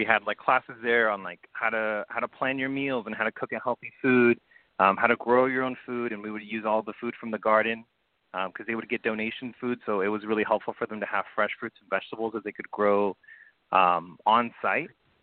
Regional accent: Fresno, California, United States; I grew up in Southeast Fresno, and then I went to Edison in South to high school at Edison in Southwest.

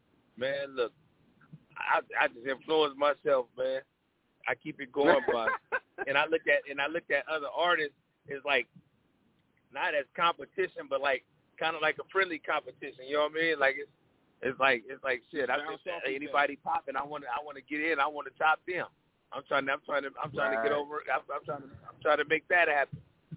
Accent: Long Beach, California, United States; But all, you know, all them grew up in Cleveland. I grew up in Long Beach.

